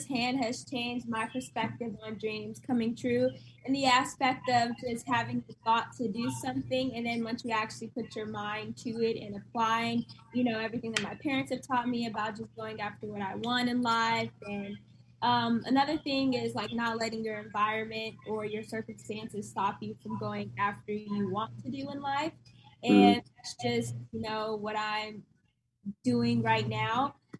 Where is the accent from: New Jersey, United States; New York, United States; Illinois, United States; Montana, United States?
Illinois, United States; Chicago; by the way. Hello. A little recap. I'm originally from Chicago, and I've always had a passion for singing, acting, and dancing.